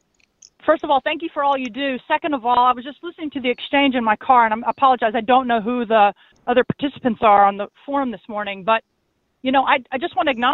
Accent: Midwest, United States; now in New York City, United States; I live in Flatbush. I'm from the Midwest. I'm white, middle-aged woman.

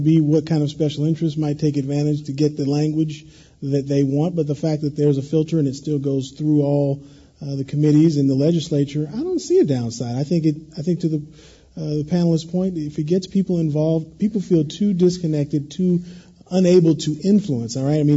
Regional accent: Berkeley, California, United States; I am from Berkeley.

